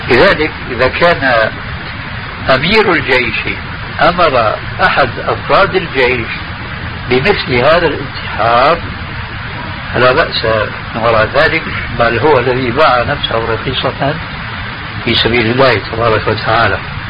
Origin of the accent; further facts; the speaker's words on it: Syria; كما يقولون عندنا في سوريا بيسند الحيطان